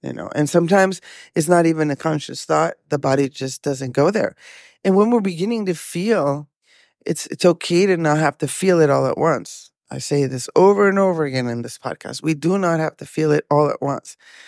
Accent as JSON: {"language": "English", "country": "Mexico", "said": "our, you know, history of healing intergenerational trauma, you know, as Latin American women, Mexican women."}